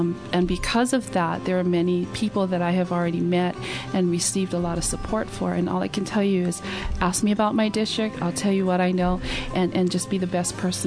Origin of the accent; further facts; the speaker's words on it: Maui, Hawaii, United States; I went back home and ran for the Maui County Council.